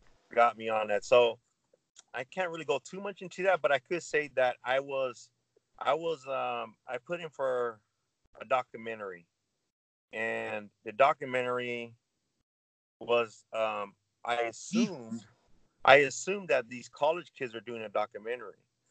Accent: Phoenix, Arizona, United States; because I grew up in South Phoenix. I had the rough life

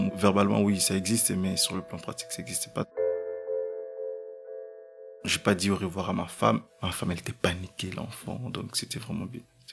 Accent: DR Congo; je viens de la République démocratique du Congo, RDC.

